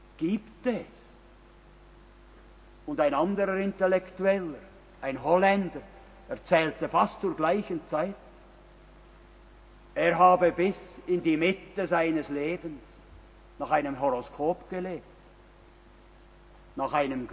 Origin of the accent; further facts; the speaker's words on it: Bern, Switzerland; Damit sind wir Berner alle einverstanden.